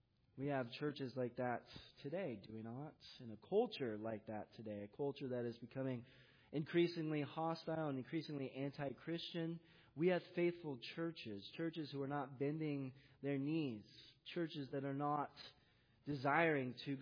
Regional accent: San Diego, California, United States; I like to think of this city a little like San Diego, a little shout out to my hometown, or perhaps Holland, which is really the San Diego of Michigan.

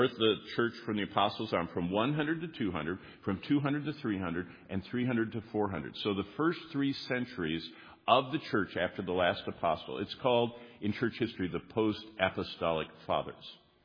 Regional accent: New England, United States; now in Tulsa, United States; And when I moved to Tulsa, I came from New England, went to Tulsa

